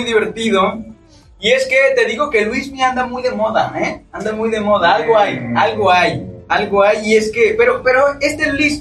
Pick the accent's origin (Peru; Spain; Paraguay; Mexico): Mexico; Entre todo, ya ves que así somos los mexicanos, ¿no?